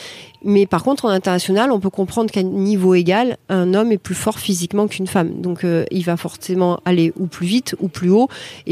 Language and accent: French; France; c'est possible quand on est française.